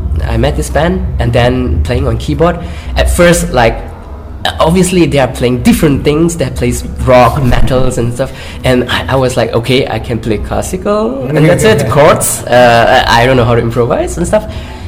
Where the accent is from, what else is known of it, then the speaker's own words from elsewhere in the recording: Malaysia; now in Tübingen, Delaware, United States; I come from Malaysia.